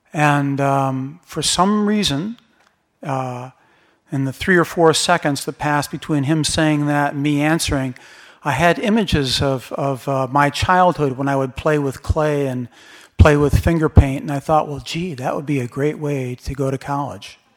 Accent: Grand Rapids, Michigan, United States; I grew up in Grand Rapids, Michigan.

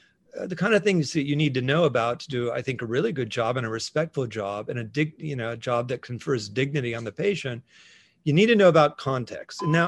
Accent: Florida, United States; also born or lived in Alabama; And as an American, you know, who grew up in Florida and Alabama, you know, there were reasons there that were even deeper

